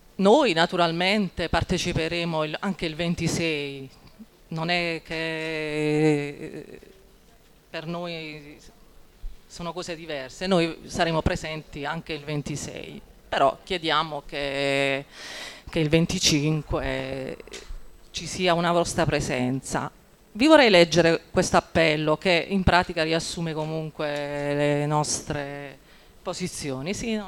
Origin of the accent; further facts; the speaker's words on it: Taranto, Apulia, Italy; rappresento l'MFPR e sono di Taranto, vengo da Taranto.